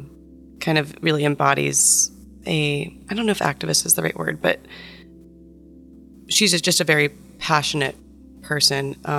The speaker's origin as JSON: {"language": "English", "region": "New Mexico", "country": "United States", "tie": "born or raised there", "also_born_or_lived": "Colorado", "moved": "as an adult", "said": "So yeah, I'm from New Mexico, and I kind of grew up outside of the city. I changed states when I was 18 in college. I went to Colorado"}